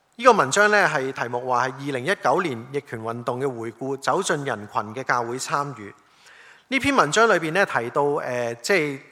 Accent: Hong Kong; 他们知道我们从香港来的时候，他们都问香港的情况怎样啊

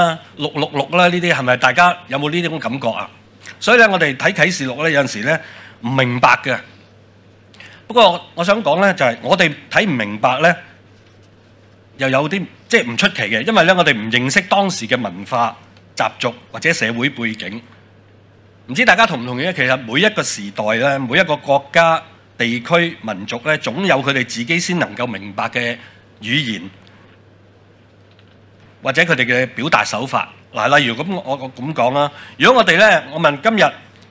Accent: China; 我哋中国人咧一般未过新十五都仲拜紧年噶系嘛

